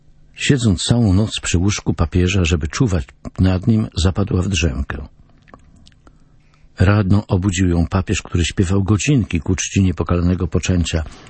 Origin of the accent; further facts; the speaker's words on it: Pomeranian Voivodeship, Poland; born there; Urodziłem się na wiosce na Kaszubach.